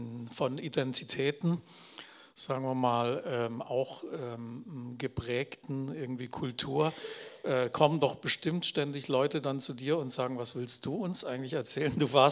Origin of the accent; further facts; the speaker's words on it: Baden-Württemberg, Germany; ich bin ja Schwabe, war immer kreuzunglücklich damit viele Jahre. Heute finde ich super, dass ich Schwabe bin.